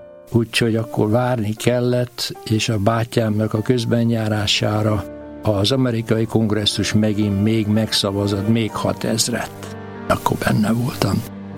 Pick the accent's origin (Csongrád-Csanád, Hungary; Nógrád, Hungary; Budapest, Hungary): Budapest, Hungary; born there; Budapesten születtem. A háborús éveknek, hát elég a közepén, 41-es vagyok.